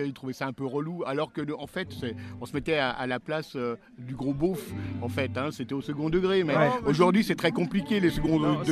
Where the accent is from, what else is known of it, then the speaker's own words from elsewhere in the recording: Lyon, Auvergne-Rhône-Alpes, France; parce que je suis de Lyon à l'origine.